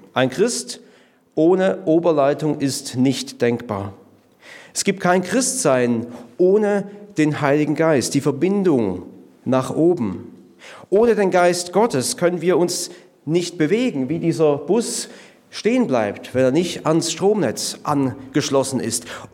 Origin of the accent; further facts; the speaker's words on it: Winterthur, Zurich, Switzerland; born there; so einen typischen Trolleybus aus Winterthur. Das ist meine Geburtsstadt.